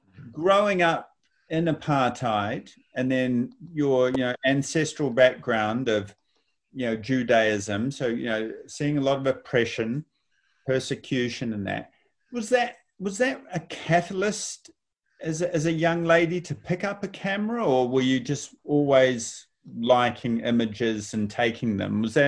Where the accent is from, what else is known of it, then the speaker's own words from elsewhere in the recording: New Zealand; because I'm a New Zealander